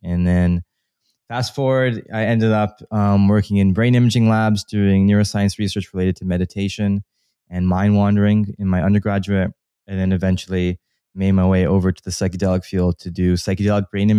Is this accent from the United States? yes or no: no; Canada; And I'm Canadian.